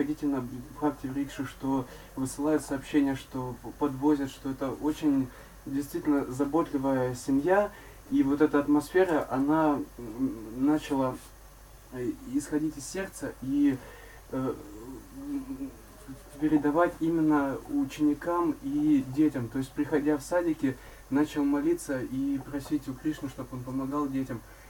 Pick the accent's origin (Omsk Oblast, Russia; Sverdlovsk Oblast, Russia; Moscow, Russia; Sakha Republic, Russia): Omsk Oblast, Russia; Omsk; Из Омска. Я как раз зарегистрировался.